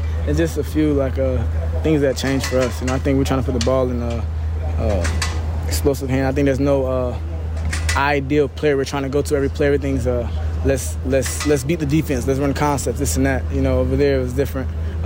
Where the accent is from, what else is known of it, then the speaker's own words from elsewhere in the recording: Florida, United States; I'm from the South. I'm from Florida, but this ain't too far.